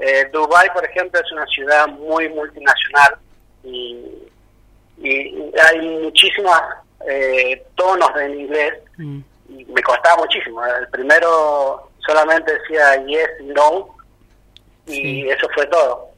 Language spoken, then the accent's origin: Spanish; Tartagal, Salta, Argentina; also born or lived in Embarcación; he vivido también en embarcación con mi madre. Y nada, pasó mucho tiempo entre Tartagal y embarcación. Soy graduado de la Escuela de Comercio, el turno tarde